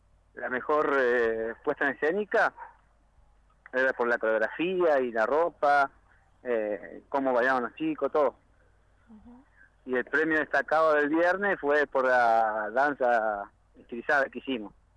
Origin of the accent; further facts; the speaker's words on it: Brinkman, Córdoba, Argentina; No, que somos 8 de Brinkman y 2 de Colonia Brinkman.